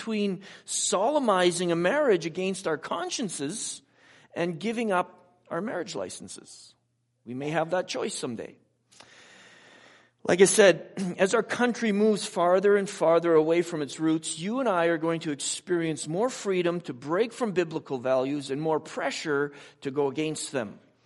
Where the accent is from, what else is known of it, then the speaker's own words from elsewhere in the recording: Abbotsford, British Columbia, Canada; I grew up in Abbotsford, BC, where dairy farmers dilute their bad-smelling farm stuff and pump it on the field through their irrigation systems